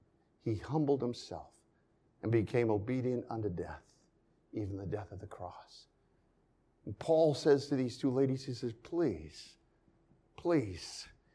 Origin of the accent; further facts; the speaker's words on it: Connecticut, United States; Isaiah, listen, I'm not even from here. I'm from Connecticut. I'm just in town for the day.